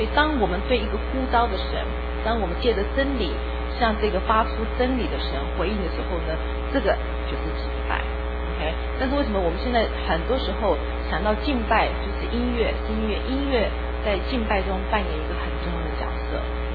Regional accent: Taiwan; 那我是台湾来的，所以从小学钢琴

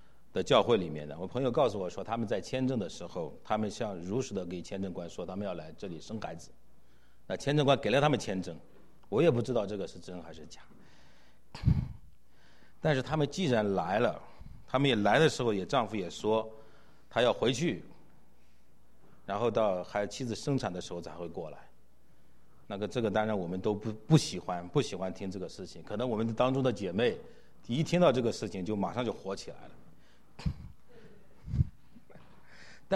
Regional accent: China; 因为我们中国人是要面子，是吧？

